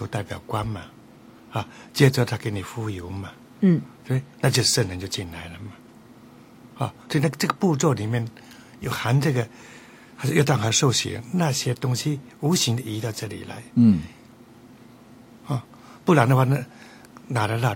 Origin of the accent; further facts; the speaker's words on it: China; 对，我们中国人骂人的一句话